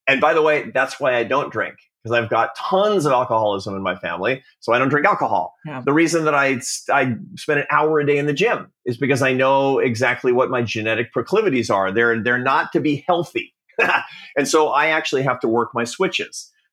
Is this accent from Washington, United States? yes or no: yes; Seattle, Washington, United States; My mom was a professional artist of you know, some renowned in the Pacific Northwest where I grew up in Seattle.